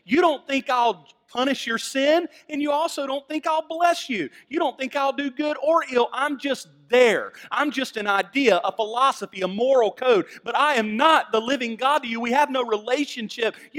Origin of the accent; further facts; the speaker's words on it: Southern US, United States; accent: Southern; I'm a Southerner. You can hear it in my accent. I was born here. I'm a Southerner.